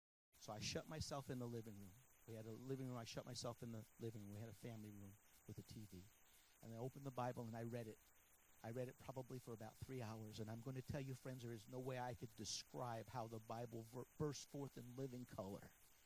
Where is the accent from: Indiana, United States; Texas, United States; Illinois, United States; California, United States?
Illinois, United States; Chicago; You know, I'm from Chicago. You know, I got to cheer on the Bulls.